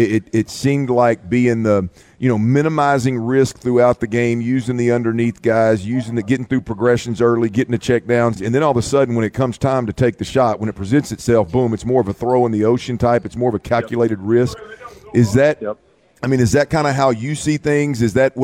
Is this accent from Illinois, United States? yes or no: no; Texas, United States; at least as a Texan, I can't go back to all of the Cowboy days.